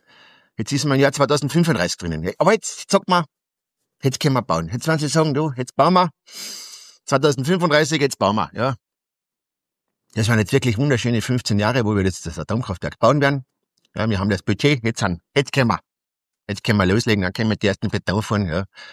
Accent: Austria; Bei uns in Österreich, was bauen, ich meine, seien wir uns doch ehrlich, dann ist es in Österreich schon mit kleinen Bauprojekten schwer.

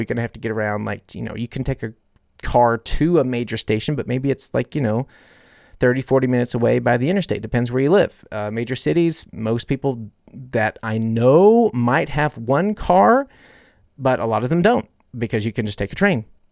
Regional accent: United States; I had pet names for cars, but I'm American.

